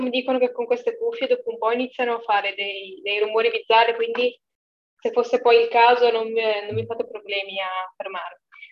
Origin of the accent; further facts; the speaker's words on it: Liguria, Italy; non sono proprio di Savona, sono più dell'entroterra ligure a 10-15 km di distanza, però abito in questa città ormai da 5-6 anni per motivi di studio, per motivi di famiglia.